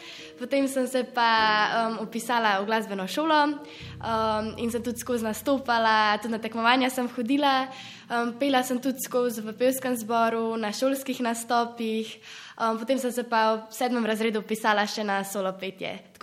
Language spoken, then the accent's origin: Slovenian; Škofja Loka, Upper Carniola, Slovenia; stara sem 16 let, prihajam iz Škofje Loke